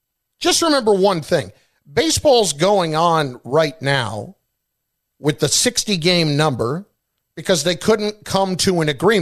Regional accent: Chatham, New Jersey, United States; also born or lived in Closter; No, I lived in Closter for a little while, but I grew up in Chatham, New Jersey.

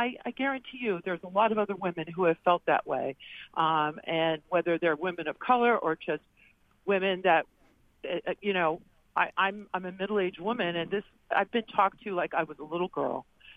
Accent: Miami, Florida, United States; And I grew up in Miami playing a lot of tennis, seeing a lot of tennis.

